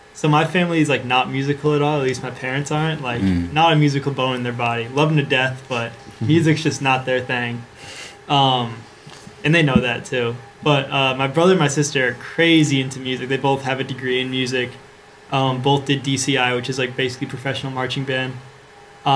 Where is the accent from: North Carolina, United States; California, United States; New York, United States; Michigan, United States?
New York, United States; Poughkeepsie; Like, I just never saw one growing up in Poughkeepsie, New York.